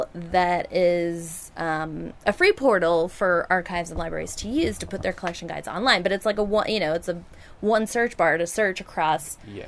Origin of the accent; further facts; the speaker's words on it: California, United States; So I went to film school. I'm from Southern California, and I went to film school because I wanted to work in the movie biz and just, you know, live a dream life.